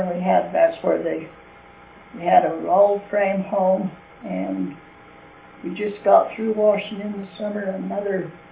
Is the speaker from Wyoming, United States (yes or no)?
yes; Grover, Wyoming, United States; born there; I was born in Grover, Wyoming, and it was a cold wintry night